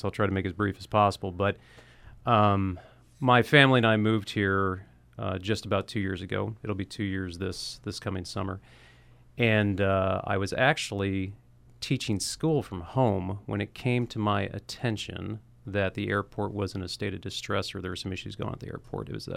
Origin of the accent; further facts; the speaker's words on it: Romeo, Michigan, United States; Originally, I'm from a little town downstate called Romeo. That's about an hour northeast of Detroit.